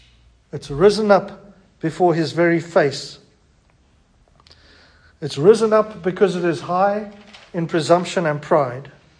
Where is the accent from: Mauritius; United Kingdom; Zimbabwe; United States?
Zimbabwe; Harare; now in Perth, Australia; When we immigrated from Harare to Perth, by all accounts that I could research, Harare at the time was in the bottom 10 cities on earth in terms of its facilities.